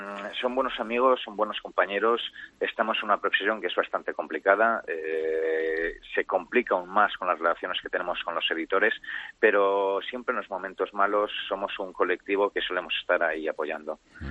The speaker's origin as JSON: {"language": "Spanish", "town": "Zaragoza", "region": "Aragon", "country": "Spain", "said": "Pues yo ahora estoy en mi tierra, en Zaragoza, la echo mucho de menos, por son mis raíces, es mi pasado"}